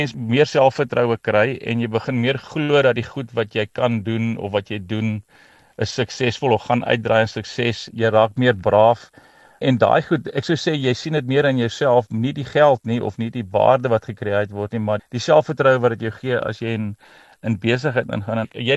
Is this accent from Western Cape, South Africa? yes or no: yes; Paarl, Western Cape, South Africa; Ek groot geword in die Parel. Daarna is ek in die weermag toe in die Kaap en toe ek Stellenbosch Universiteit toe